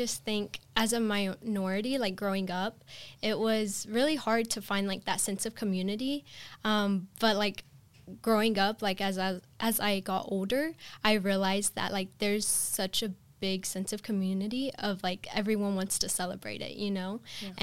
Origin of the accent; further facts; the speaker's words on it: Enid, Oklahoma, United States; I am born and raised in Enid, Oklahoma.